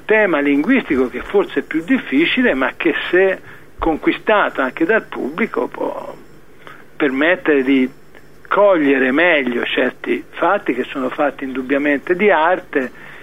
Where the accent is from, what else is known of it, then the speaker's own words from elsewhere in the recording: Buti, Tuscany, Italy; born there; Io sono nato in Toscana, nella provincia di Pisa, in un paese, il nome di questo paese è Buti, quindi diciamo sono di estrazione toscana, non cittadina